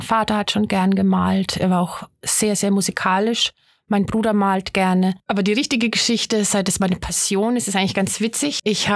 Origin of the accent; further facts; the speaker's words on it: Würzburg, Bavaria, Germany; Aus Würzburg.